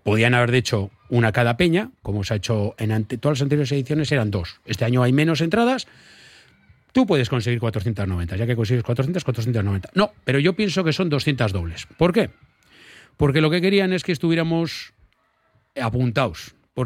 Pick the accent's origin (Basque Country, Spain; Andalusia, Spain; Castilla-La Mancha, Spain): Basque Country, Spain; Bilbao; now in Getxo, Spain; de Getxo soy yo. Bueno, yo soy de Bilbao.